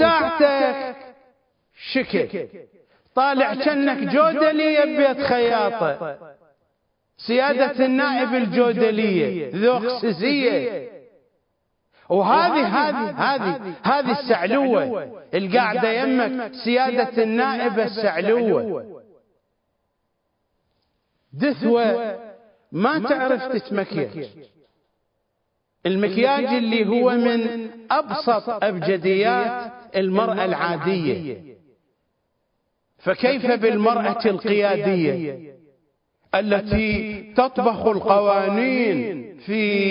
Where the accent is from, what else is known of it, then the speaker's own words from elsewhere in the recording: Iraq; عندنا بالعراق سابقا العصر من يخلصون شغل يرحون العلوة الخضرة